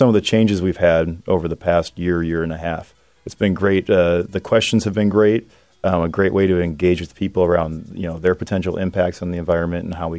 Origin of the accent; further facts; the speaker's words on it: Milwaukee, Wisconsin, United States; now in Eugene, United States; Yeah, so I've been in Eugene now for 8 years. Like you said, I'm from Milwaukee, Wisconsin. Bounced around the states for a little bit before here.